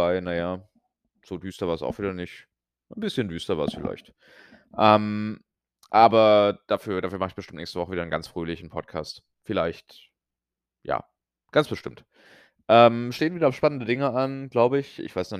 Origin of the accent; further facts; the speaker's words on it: Rhineland, Germany; now in United States; Ich komme ja aus dem Rheinland, da gibt es ja auch die fünfte Jahreszeit.